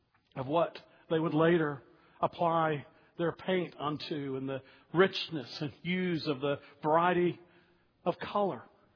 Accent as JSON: {"language": "English", "town": "Dallas", "region": "Texas", "country": "United States", "tie": "born or raised there", "said": "Earlier this week, I went back to my hometown of Dallas to visit my father."}